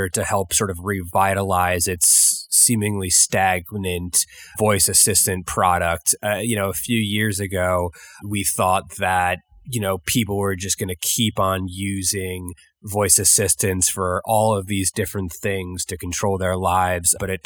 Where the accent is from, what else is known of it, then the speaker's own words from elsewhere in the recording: New York, United States; So I was looking at my home state of New York